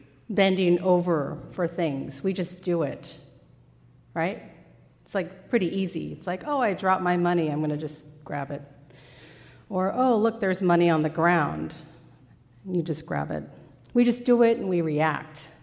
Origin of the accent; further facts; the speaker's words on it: California, United States; I come from California, where, for the most part, it's sunny, like 362 days out of the year.